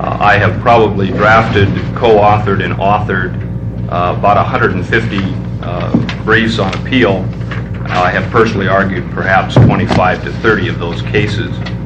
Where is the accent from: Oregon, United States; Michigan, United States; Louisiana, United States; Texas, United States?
Oregon, United States; Beaverton; I guess I'm from the hinterland since I'm from Beaverton